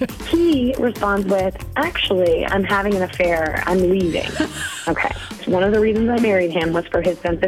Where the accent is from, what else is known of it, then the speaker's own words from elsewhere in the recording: Middleton, United States; I'm from Middleton.